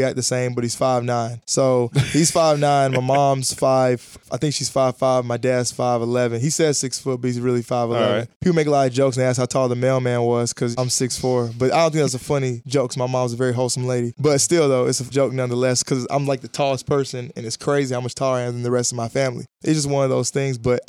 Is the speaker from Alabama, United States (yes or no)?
yes; Huntsville, Alabama, United States; there were a lot of scouts there for college basketball growing up in Huntsville, Alabama.